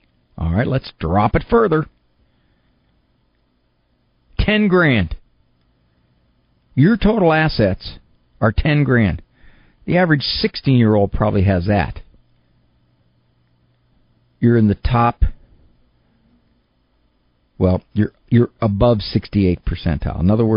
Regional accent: Chicago, Illinois, United States; accent: Chicago; I wish I could disguise my voice, but my Chicago accent is never going away.

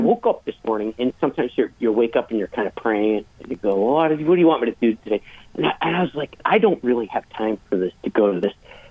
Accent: Ohio, United States; I'm actually from Northeast Ohio. I said Northern Ohio.

